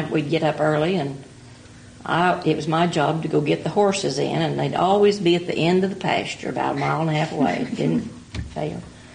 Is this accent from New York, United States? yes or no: no; Oklahoma, United States; born there; I was born in Ellis County in the first month, third day of 27.